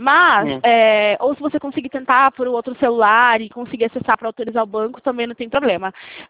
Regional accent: Presidente Prudente, São Paulo, Brazil; Eu sou aqui de Presidente Prudente.

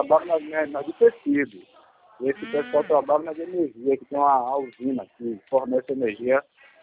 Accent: Bahia, Brazil; Ah, até da Bahia.

